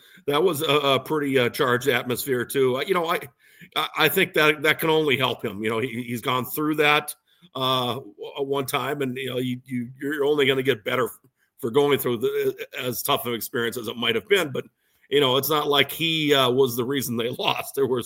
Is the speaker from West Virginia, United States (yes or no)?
no; South Dakota, United States; I'm from South Dakota originally, so it's kind of had a little bit of interest in there